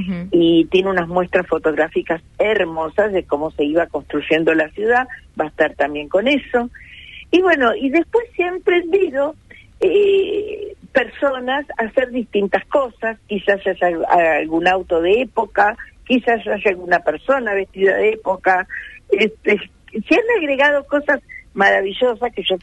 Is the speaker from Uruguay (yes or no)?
yes; Uruguay; y conste que yo soy uruguaya, no soy argentina.